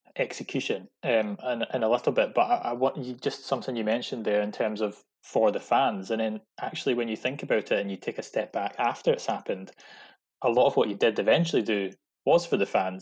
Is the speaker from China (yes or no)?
no; Scotland, United Kingdom; I can't even imagine live tweeting a penalty shootout that big as a Scotsman.